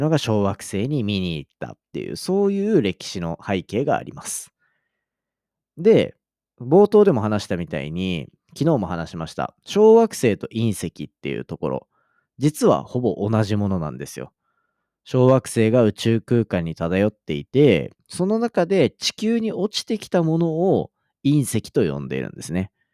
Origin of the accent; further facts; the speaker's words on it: Kawasaki, Kanagawa, Japan; まあ僕は転勤族だったからなんか地元川崎とか言ったけど、その前に違うとこ住んでたりもしたし、その後違うとこ転校したりもしたしっていうんですけど、まあ川崎にいた頃に